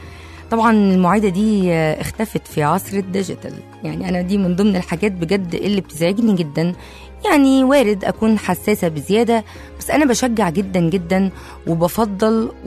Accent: Egypt; وكانوا بيعملوا ده علشان عراقتنا، علشان احنا مصريين

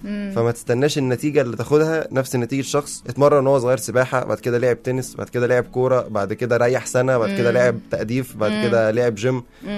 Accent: Egypt; فبحس دي عادة عندنا في مصر منتشرة شوية.

